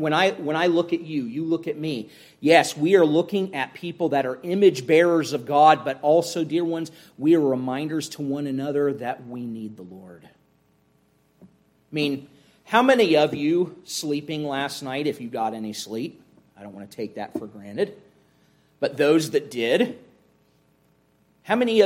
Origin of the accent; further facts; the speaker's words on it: Ohio, United States; and I remember as a boy growing up in Ohio, the old pull yourself up by your own bootstraps mentality.